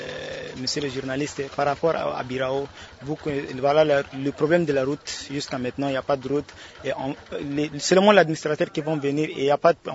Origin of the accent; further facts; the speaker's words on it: Central African Republic; nous sommes tous ensemble, nous sommes des Centrafricains, nous sommes ensemble avec eux.